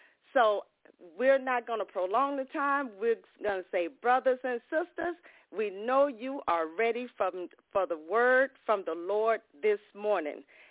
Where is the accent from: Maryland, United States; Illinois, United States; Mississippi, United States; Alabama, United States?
Mississippi, United States; Ocean Springs; from Ocean Springs, Mississippi